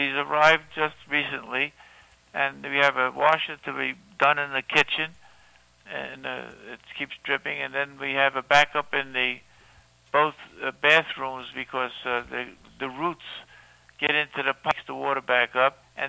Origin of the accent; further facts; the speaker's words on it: Revere, Massachusetts, United States; born there; also born or lived in Brooklyn; I was born in Revere, Massachusetts, which is 10 miles outside of Boston, and my father had a tailor shop in Lynn, 10 miles away from Revere.